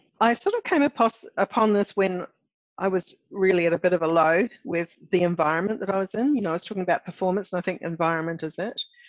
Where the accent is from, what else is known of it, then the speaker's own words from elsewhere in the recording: Australia; Well, can I say my experience as Australian?